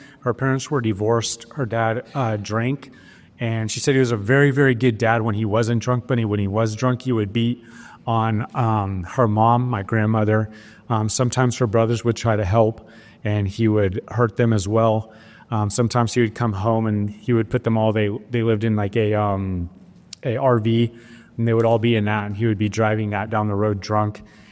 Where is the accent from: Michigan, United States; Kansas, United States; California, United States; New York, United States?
Kansas, United States; I grew up in Kansas, the great state of Kansas. It's a lot better than San Diego.